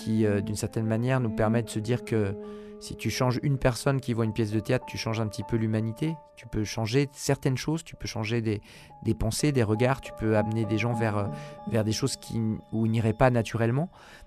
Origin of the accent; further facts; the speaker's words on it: Chile; Et qui savent que, bon, ben oui, ben, on vient du Chili